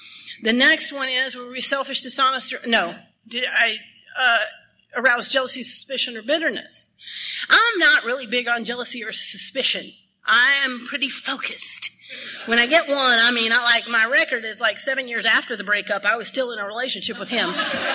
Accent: Texas, United States; I'm from Texas, and I date men who dip, which adds a whole new element to the game because there are spit cans in there.

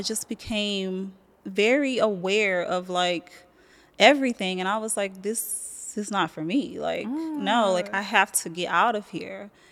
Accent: Athens, Georgia, United States; No, in Athens. I'm from Athens, Georgia. So I grew up there.

